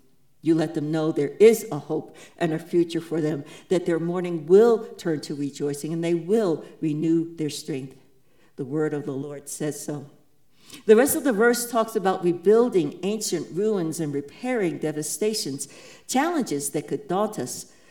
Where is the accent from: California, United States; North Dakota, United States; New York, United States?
New York, United States; I would tack on the motto of my home state of New York, Excelsior, ever upward.